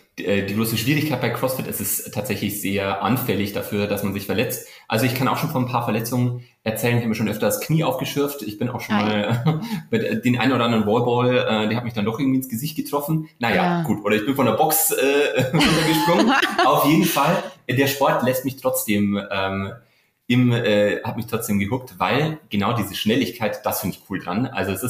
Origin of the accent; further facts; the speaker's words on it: Bavaria, Germany; accent: Bavarian; Ich wohne in Berlin, habe aber einen bayerischen Einschlag. Das habe ich nie wirklich ganz rausbügeln können aus meiner Sprache. Ich komme aus der Nähe von Regensburg